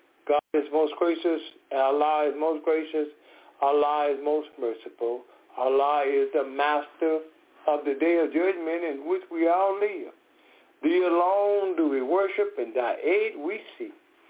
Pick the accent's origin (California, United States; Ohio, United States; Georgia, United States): Georgia, United States; Decatur; And I'm from Decatur, Georgia.